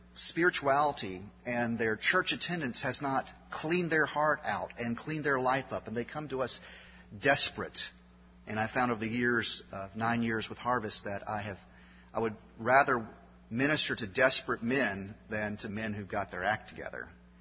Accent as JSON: {"language": "English", "town": "Memphis", "region": "Tennessee", "country": "United States", "tie": "born or raised there", "also_born_or_lived": "Chattanooga / Philadelphia", "said": "good to be back in the South. I was raised in Memphis, spent the last 13 years near Chattanooga, and then the last 7 weeks in Philadelphia."}